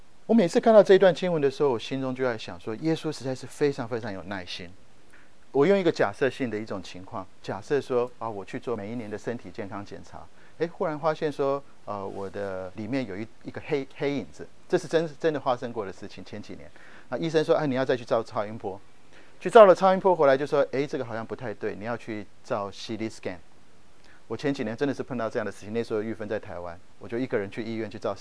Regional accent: China; 我们中国人都很会读书，我们中国人的父母亲很重视教育

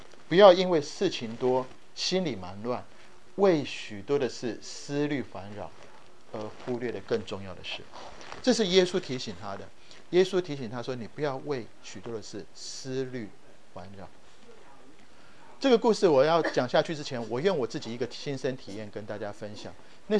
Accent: Japan; also born or lived in -; 我从小在日本长大，我讲日文也是这样，我日文跟中文之间没有翻译的过程。

